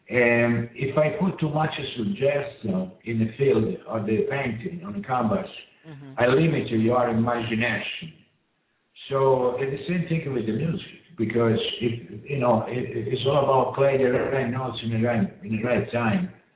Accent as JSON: {"language": "English", "country": "Italy", "second_language": "English", "moved": "yes", "lives_now": "United States", "said": "You know that I'm from Italy."}